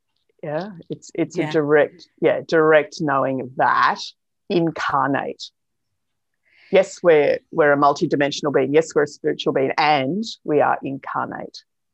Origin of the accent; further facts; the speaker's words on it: New South Wales, Australia; born there; So the original people there are from the Gadigal Nation. And we say on rather than in. So I was born on Gadigal country.